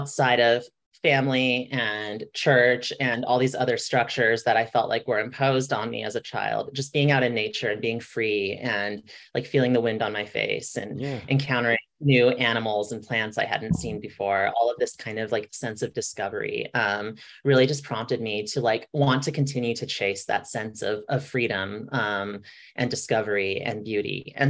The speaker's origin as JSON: {"language": "English", "town": "San Bernardino", "region": "California", "country": "United States", "tie": "born or raised there", "said": "I spent a lot of time in this region. I grew up in San Bernardino and there wasn't a whole lot to do."}